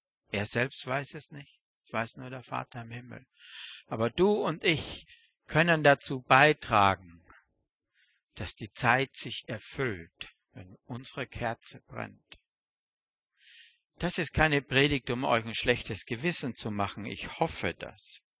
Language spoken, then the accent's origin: German; Austria; die kommen aus meinem Heimatland, aus Österreich.